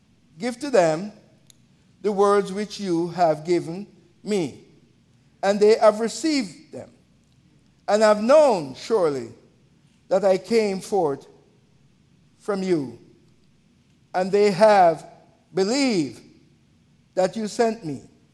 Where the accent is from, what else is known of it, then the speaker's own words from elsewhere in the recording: Jamaica; born there; You know, I'm, as you hear my accent, I was born in Jamaica.